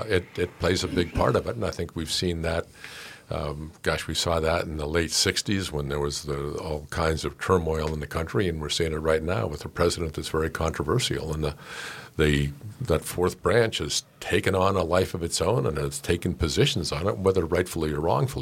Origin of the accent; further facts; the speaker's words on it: United States; I'll speak as an American who's followed American politics a lot and grew up with American politics